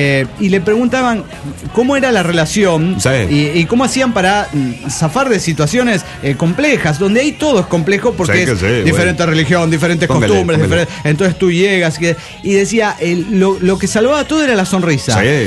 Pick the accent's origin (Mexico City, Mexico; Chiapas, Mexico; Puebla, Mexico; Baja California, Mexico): Mexico City, Mexico; del DF mexicano.